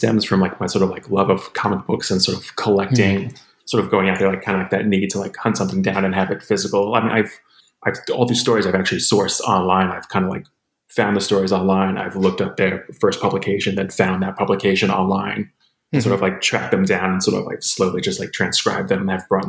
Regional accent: Staten Island, New York, United States; I'm from Staten Island, so I'm very much always by the water.

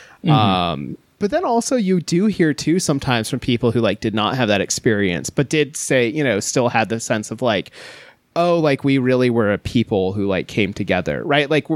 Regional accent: Alaska, United States; Because I grew up on the Kenai Peninsula

